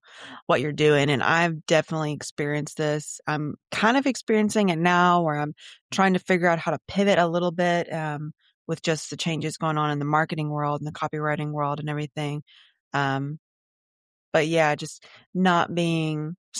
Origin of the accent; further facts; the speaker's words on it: Mississippi, United States; now in Florida, United States; I'm from Mississippi, but I live in Florida now. So that's a nice transition.